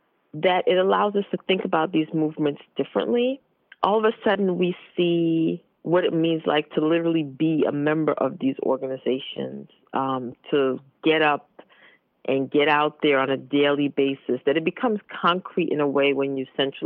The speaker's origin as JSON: {"language": "English", "town": "Brooklyn", "region": "New York", "country": "United States", "tie": "born or raised there", "said": "I grew up in Brooklyn, as was mentioned, and I went to college at SUNY Binghamton, which is upstate New York"}